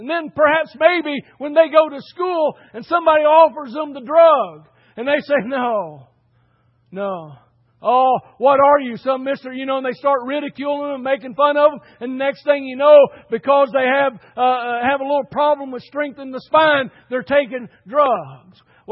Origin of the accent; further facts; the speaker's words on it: United States; But I'm an American, established and founded on the precepts of God's Word.